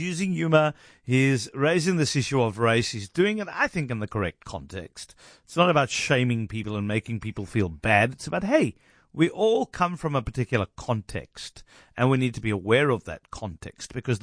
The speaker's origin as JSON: {"language": "English", "country": "South Africa", "accent": "Model C", "said": "as I say this in my Model C accent"}